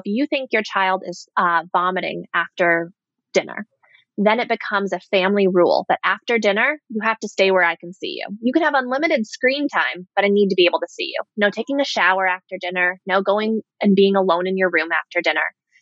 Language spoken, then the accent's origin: English; Minnesota, United States; I'm from Minnesota originally, but that's not why I like the study so much.